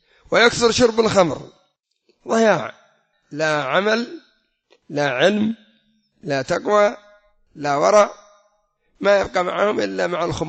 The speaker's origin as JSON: {"language": "Arabic", "country": "Yemen", "said": "أما عندنا في اليمن حدث ولا حرج، المهدوية هذه صارت السلعة"}